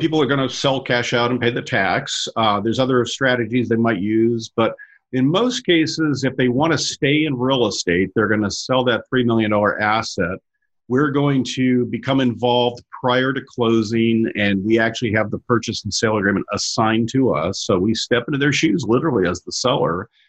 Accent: Los Angeles, California, United States; I grew up in Los Angeles, which was great back then. Today, I try to avoid it at all costs.

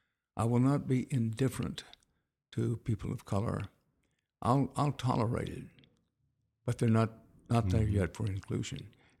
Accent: Houston, Texas, United States; also born or lived in Wharton; growing up in I was born in Wharton, growing up in Houston

